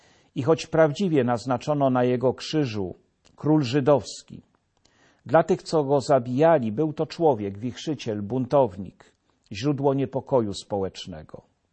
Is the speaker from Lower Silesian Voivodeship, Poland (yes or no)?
yes; Jelenia Góra, Lower Silesian Voivodeship, Poland; Ten dzień spędzałem już w rodzinnej Jeleniej Górze, idąc najpierw w godzinach południowych ulicami miasta, mojego miasta